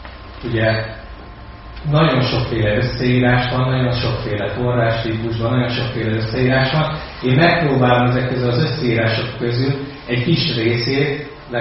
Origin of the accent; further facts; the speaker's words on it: Veszprém, Veszprém County, Hungary; Veszprémi születésű vagyok, pedagógus családban születtem, Veszprémben 1980-ban